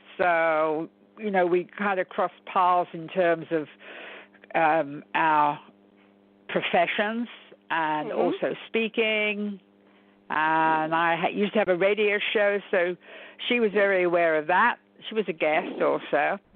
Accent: London, United Kingdom; moved away as an adult; I'm half English, half Irish, but I was brought up in London, so I'm a Londoner. And then I came over here in 1968, but London's my home.

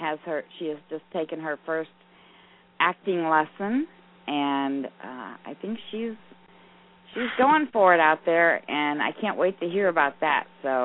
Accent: St. Louis, Missouri, United States; St. Louis, Missouri. Still there.

